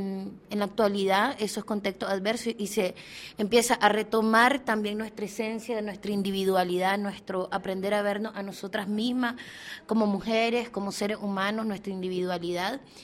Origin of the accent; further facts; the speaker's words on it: Nicaragua; vengo de Nicaragua, tengo un rato de estar trabajando en comunicación